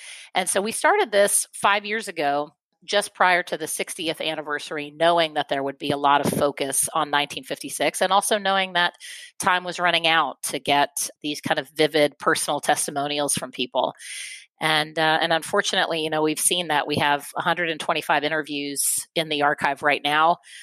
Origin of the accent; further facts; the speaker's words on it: East Coast, United States; now in Atlanta, United States; You know, I grew up on the East Coast. I'm now in Atlanta.